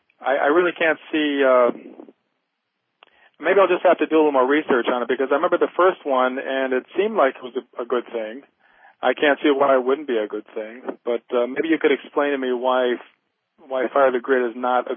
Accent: Buffalo, New York, United States; I'm from Buffalo, New York.

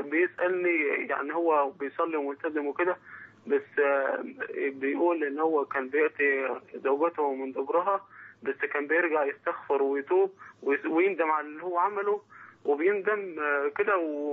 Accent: Egypt; now in Jordan; معلش أنا مصري بس شغال في الأردن

